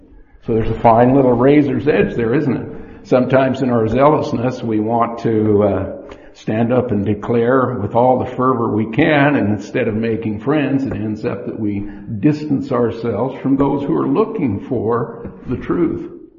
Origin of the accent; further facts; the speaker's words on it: Arizona, United States; You can tell it we're from Arizona, and people say, oh, this must really be cold for you to be here in Missouri in January. But we live at 7,000 feet up in the mountains in Arizona